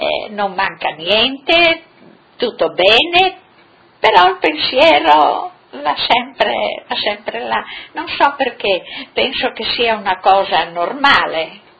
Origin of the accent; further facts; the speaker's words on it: Travesio, Friuli-Venezia Giulia, Italy; fotografia di Travesio, del nostro paese, e tante volte ci sediamo qua e parliamo di Travesio.